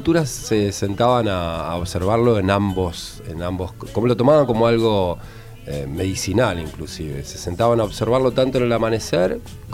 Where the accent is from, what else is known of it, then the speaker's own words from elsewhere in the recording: Santa Fe, Argentina; born there; En regiones como Santa Fe, donde yo nací, digamos, hace mucho calor.